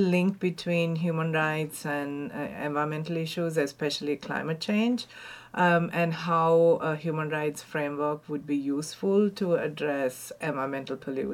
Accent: Sri Lanka; So I'm originally from Sri Lanka.

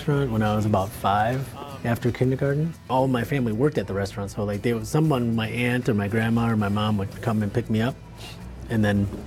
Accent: Racine, Wisconsin, United States; also born or lived in South Korea; I was born in South Korea, and then I was adopted by a family in Racine, Wisconsin, and grew up on a farm. With like chickens and vegetables, and then, you know, mostly hay and horses

